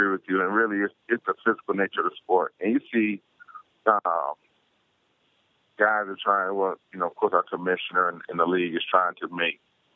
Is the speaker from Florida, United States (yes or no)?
yes; Hallandale, Florida, United States; it was back in my hometown in Hollandale, Florida.